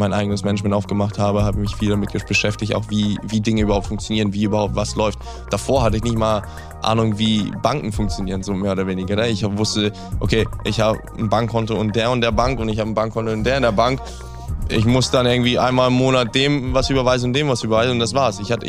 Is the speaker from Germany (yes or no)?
yes; Hamburg, Germany; Hamburg ist die Stadt, wo ich groß geworden bin, wo ich geboren bin, wo ich aufgewachsen bin. Also ich bin hier zur Schule gegangen. Ich habe hier mein ganzes Leben lang gelebt.